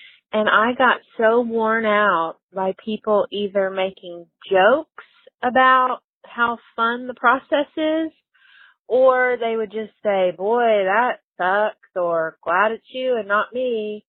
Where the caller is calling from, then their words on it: Arkansas, United States; I'm calling from Arkansas.